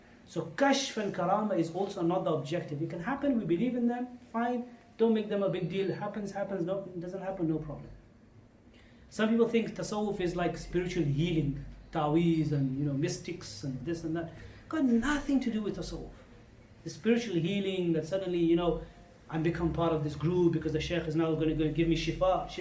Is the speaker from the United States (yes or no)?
no; England, United Kingdom; I said, I'm not Syrian. I'm actually from England.